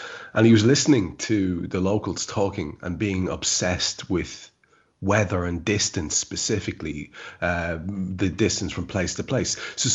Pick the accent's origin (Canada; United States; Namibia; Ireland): Ireland; that man speaks to my soul as an Irish man.